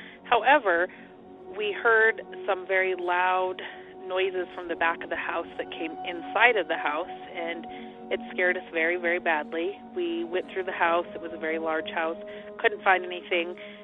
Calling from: Midwest, United States; Hey, Derek. I'm calling from the Midwest.

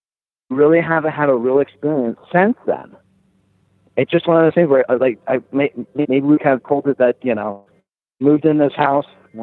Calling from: Erie, Pennsylvania, United States; from Erie, Pennsylvania.

